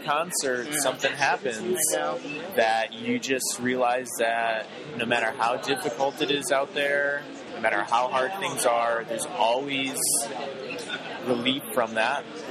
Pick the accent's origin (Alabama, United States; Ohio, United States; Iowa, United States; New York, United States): Iowa, United States; Cedar Rapids; So, I'm originally from Iowa, Cedar Rapids, Iowa. You know, it's a city, not too big, about 150,000. Spent most of my life, actually all of my life there.